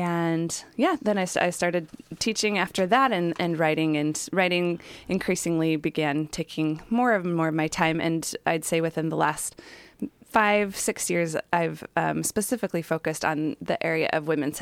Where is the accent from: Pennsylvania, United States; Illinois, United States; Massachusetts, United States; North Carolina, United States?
Illinois, United States; Chicago; also born or lived in Portland; now in Astoria, United States; So I moved to Astoria last August, and I grew up in Chicago originally, then spent about 20 years in the Portland area